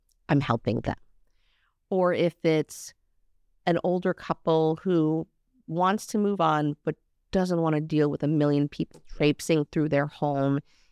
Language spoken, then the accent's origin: English; New York, United States; also born or lived in California; now in Chicago, United States; I grew up in New York and I moved first to California, then to Chicago.